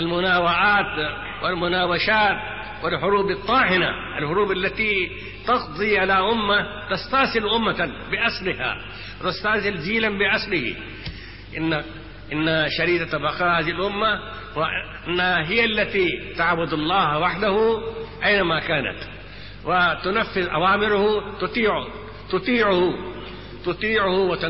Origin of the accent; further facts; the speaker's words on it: India; Arabic is a second language; وهذه اللغة التي تعلمناها منكم أنا نشأت في الهند